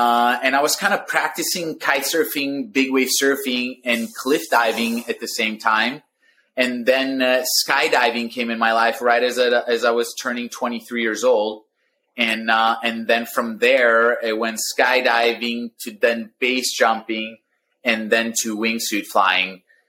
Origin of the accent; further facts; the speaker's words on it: Italy; now in Maui, United States; So I grew up, I was born in Maui, but raised in Italy. So 2 weeks after I was born here in Maui, my parents moved back to Italy, where my dad is from. My mom is from New York.